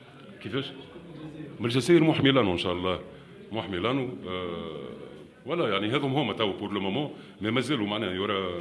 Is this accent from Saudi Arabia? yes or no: no; Tunisia; اكيد يعني مش لازم نبدلوا لهجتنا، لانه … وقت اللي وصلت لهنا لتونس ما غنتش بالتونسي، غنت باللبناني